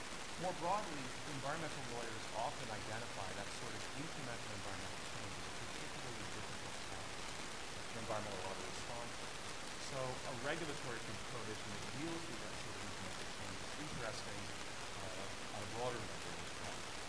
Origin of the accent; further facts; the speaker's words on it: Maine, United States; these maps, which show my home state of Maine